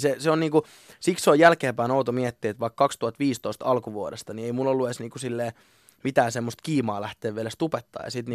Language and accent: Finnish; Lahti, Päijät-Häme, Finland; mä oon syntynyt Lahdessa ja mä oon asunut Lahdessa siis niin kuin vanhempien luona ihan siitä niin kuin 0-vuotiaasta 20-vuotiaaksi ja sitten tuossa niin kuin 1,5 vuotta sitten mä muutin omaa kämppää.